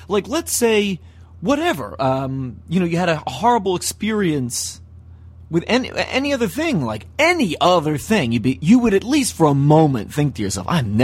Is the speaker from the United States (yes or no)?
yes; Reading, Pennsylvania, United States; So, yesterday, I'm driving back from my hometown of Reading, PA, and I thought, you know how I'm going to cap off Christmas?